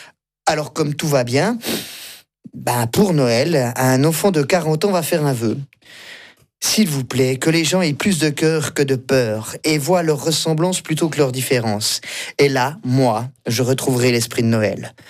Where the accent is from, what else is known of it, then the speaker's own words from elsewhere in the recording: Neuchâtel, Switzerland; je suis neuchâtelois